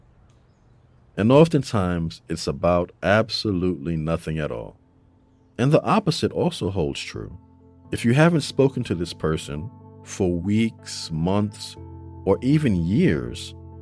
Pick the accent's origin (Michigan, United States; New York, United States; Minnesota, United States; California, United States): New York, United States; Bronx; We grew up together in the Bronx, and the closeness and love that I have for them is really unbreakable.